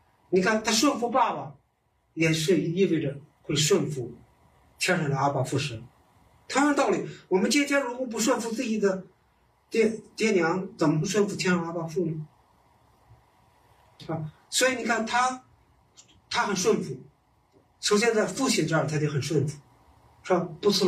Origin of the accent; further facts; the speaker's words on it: China; 我们中国人说鸡犬升天